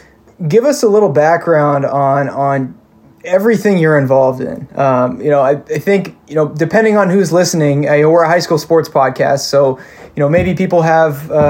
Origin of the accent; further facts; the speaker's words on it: Portland, Oregon, United States; I mean, I grew up in Portland as well, and some of my most formative basketball fan memories were watching him play for the Blazers.